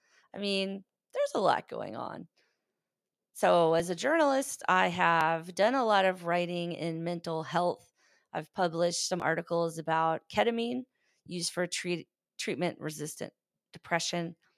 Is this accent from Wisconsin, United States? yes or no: no; Florida, United States; also born or lived in Alabama / New York / North Carolina; But I grew up in Florida, and then because of the Army, we've lived in Alabama, Northern New York, North Carolina, and of course now in Southern California.